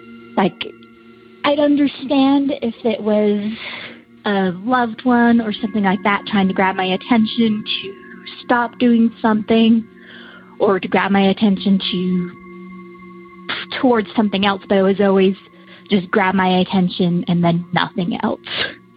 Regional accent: Utah, United States; I'm from Utah.

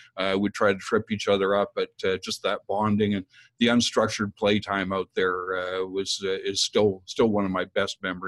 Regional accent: Calgary, Alberta, Canada; I was born in Calgary. Lived there for my first 12 or 13 years, and played a variety of sports in Calgary.

